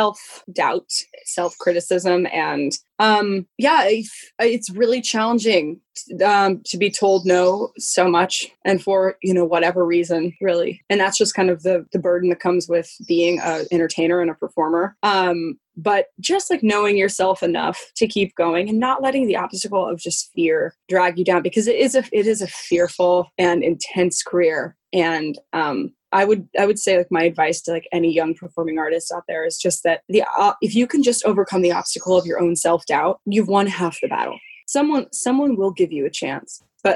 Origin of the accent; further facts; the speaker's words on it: Colorado, United States; I'm originally from Colorado, like you just mentioned.